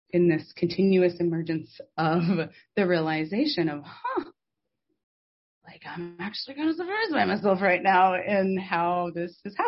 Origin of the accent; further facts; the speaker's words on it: Idaho, United States; moved away; going home to Idaho in October to visit my mom, and just being in my hometown